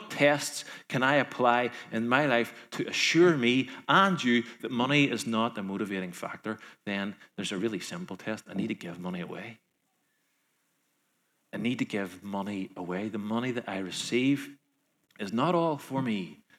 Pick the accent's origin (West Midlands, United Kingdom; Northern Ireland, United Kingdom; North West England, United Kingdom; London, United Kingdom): Northern Ireland, United Kingdom; Carrickfergus; A loyalist feud in my hometown of Carrickfergus claimed the life of a loyalist called George Gilmore. People who I went to school with are caught up in that.